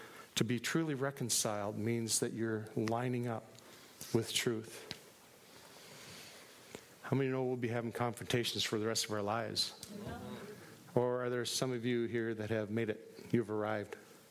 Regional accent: Minneapolis, Minnesota, United States; also born or lived in Crystal; I was so shy when we moved out to Crystal from North Minneapolis and I was in the 10th grade.

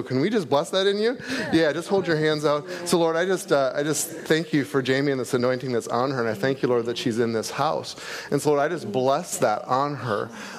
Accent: Staples, Minnesota, United States; we're from Staples, Minnesota. Our address is Browerville. It's kind of just south of Staples. And I'm a small town country family doctor.

